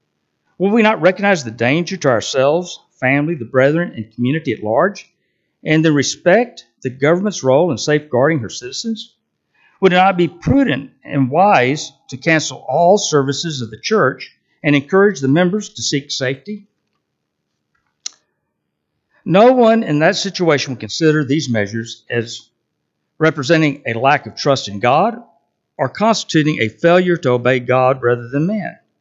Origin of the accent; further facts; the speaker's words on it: Houston, Texas, United States; I grew up in the Houston, Texas area, which is located along the Gulf Coast.